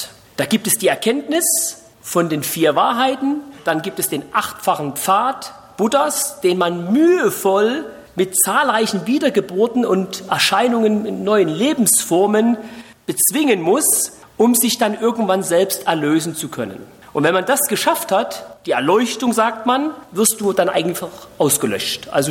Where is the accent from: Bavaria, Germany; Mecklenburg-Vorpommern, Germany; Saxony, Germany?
Saxony, Germany; now in Monheim am Rhein, Germany; Gebürtig stamme ich aus Sachsen. Da bin ich aufgewachsen. Dort ist mein Elternhaus